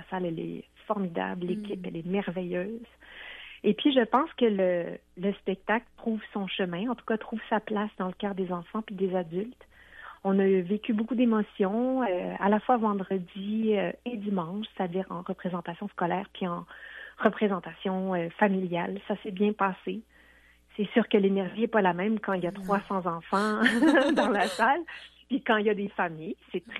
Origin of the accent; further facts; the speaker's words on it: Quebec City, Quebec, Canada; born there; je suis née à Québec. J'ai fait mes études universitaires à Québec. Je suis encore très attachée à la ville.